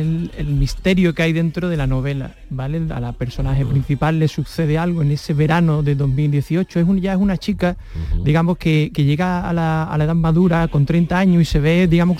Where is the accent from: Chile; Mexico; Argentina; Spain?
Spain; San Fernando, Andalusia; como tú, soy de San Fernando